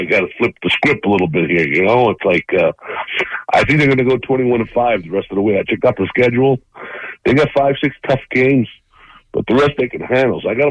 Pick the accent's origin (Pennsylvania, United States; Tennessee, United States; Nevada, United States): Pennsylvania, United States; Philadelphia; moved away; But you can take the kid out of Philly, but you can't get the Philly out of the kid.